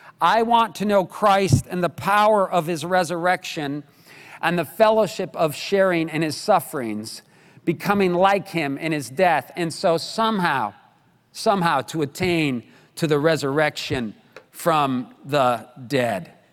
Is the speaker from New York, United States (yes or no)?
yes; New York, United States; I'm a New Yorker. Most of you know that. However, I live in upstate New York.